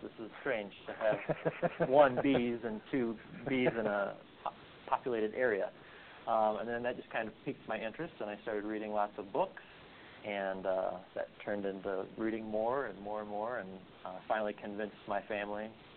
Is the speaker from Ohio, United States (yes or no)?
yes; Gahanna, Ohio, United States; Born and raised in Gahanna, which is an eastern suburb of Columbus. Went to Gahanna Lincoln High School, went to Ohio State University